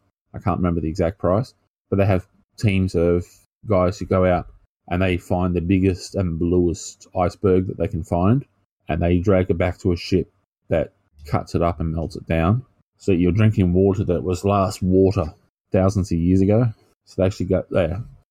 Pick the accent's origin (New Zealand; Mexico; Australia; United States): Australia; But maybe they just figured, because we're Australian, we're not going to be pompous and so forth.